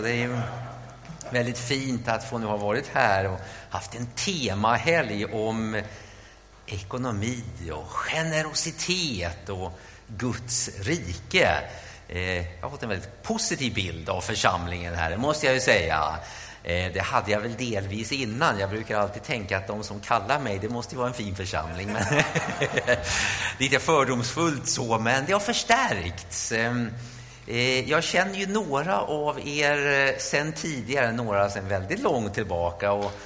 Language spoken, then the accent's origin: Swedish; Märsta, Stockholm County, Sweden; Jag växte upp i Märsta